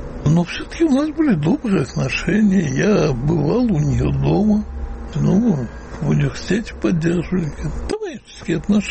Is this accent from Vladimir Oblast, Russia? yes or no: no; Moscow, Russia; also born or lived in London / Saint Petersburg; как-то не считаюсь ни англичанином, ни лондонцем, ни даже петербуржцем. Я, конечно, москвич.